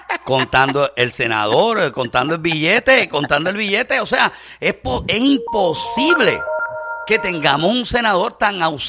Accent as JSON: {"language": "Spanish", "country": "Puerto Rico", "said": "Puertorriqueño. No sé si se me nota por el acento. Soy puertorriqueño, senador"}